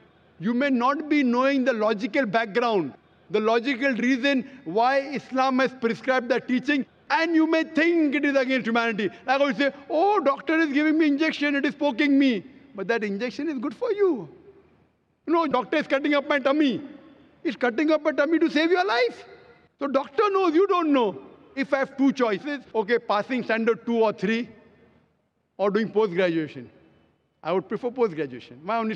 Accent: Malaysia; we are from Malaysia

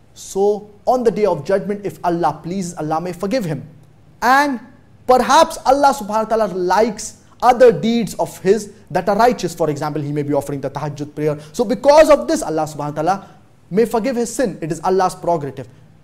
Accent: Bangladesh; from Bangladesh.

